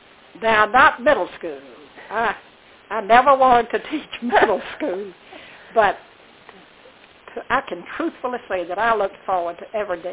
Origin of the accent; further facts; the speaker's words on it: Manning, South Carolina, United States; I taught 2 years in my hometown of Manning, South Carolina.